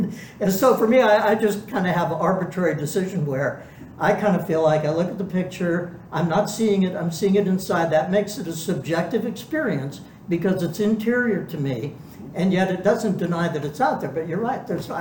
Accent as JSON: {"language": "English", "region": "California", "country": "United States", "tie": "born or raised there", "said": "I grew up in Southern California, we go camping out in the desert a lot."}